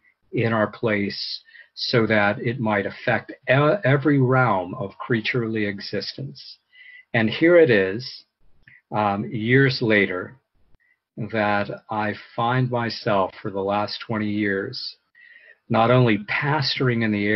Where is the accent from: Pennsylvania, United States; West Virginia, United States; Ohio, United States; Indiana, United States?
Pennsylvania, United States; Pennsylvania. I was away from the area at that time. All of you know, or many of you know, this is my hometown.